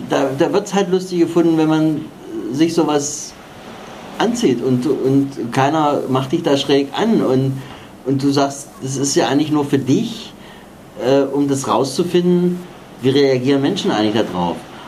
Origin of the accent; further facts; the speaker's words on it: East Germany, Germany; Ich komme ja aus dem Osten, also da ist das noch ein bisschen anders.